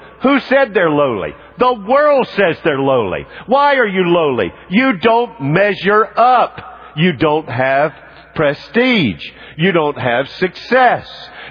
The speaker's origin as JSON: {"language": "English", "region": "the South", "country": "United States", "tie": "born or raised there", "said": "Now, I don't know about you, but when I was growing up in the South, and whenever a breeze came in the summer, I was glad for it."}